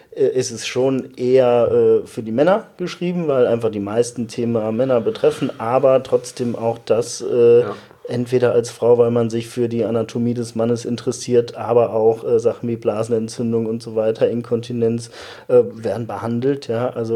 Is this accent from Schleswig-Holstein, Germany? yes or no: no; Cologne, North Rhine-Westphalia, Germany; Ich komme aus Köln.